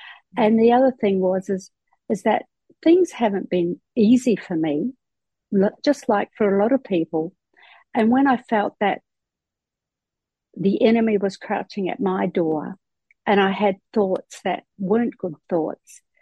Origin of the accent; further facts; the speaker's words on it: New Zealand; now in Australia; I'm actually from New Zealand, and I was brought up in a household where we never spoke politics or religion, ever.